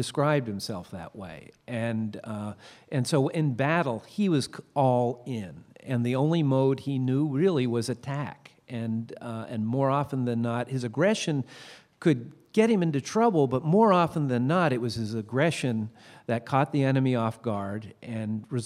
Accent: Vermont, United States; And then my dad taught in UVM before that, so I grew up also in the Lake Champlain area.

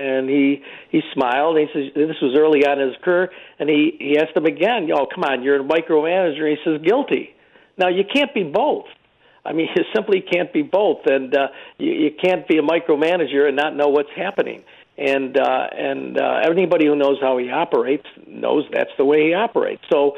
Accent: Syracuse, New York, United States; Stephanie and Miner and I are good friends. We're both from the Syracuse area.

